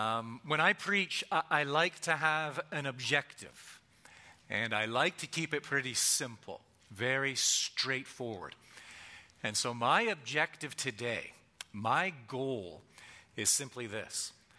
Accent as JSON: {"language": "English", "region": "Ontario", "country": "Canada", "tie": "born or raised there", "lives_now": "United States", "said": "I mean, growing up in Southern Ontario, Boston, Philadelphia, New York, sounded like they were speaking a different language. And for the past 15, 16 years, we've lived in Texas."}